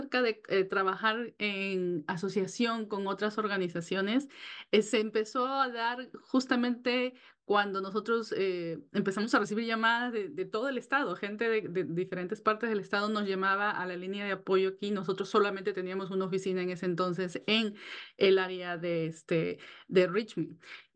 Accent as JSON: {"language": "Spanish", "country": "Peru", "lives_now": "Virginia, United States", "said": "vivo en Virginia. Soy peruana"}